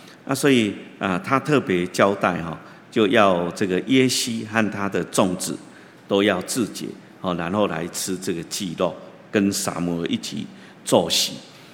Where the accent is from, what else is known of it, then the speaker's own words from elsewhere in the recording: Taiwan; 然后我们台湾话说足犟仔